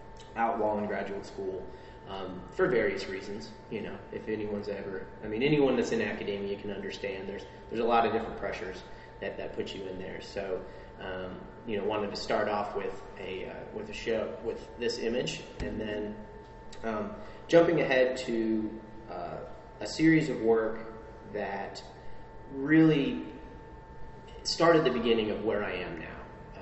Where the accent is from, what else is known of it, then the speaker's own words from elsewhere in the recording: Illinois, United States; I grew up in the Midwest, specifically Southern Illinois, on a very, very flat plain.